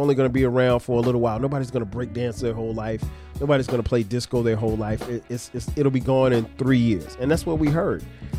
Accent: Florence, South Carolina, United States; it pushed me to expand beyond my surroundings, beyond my hometown of Florence, South Carolina.

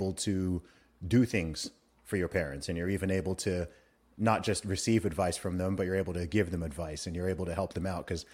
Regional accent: Saudi Arabia; we grew up in Saudi Arabia, right? So my parents just left to a complete foreign country.

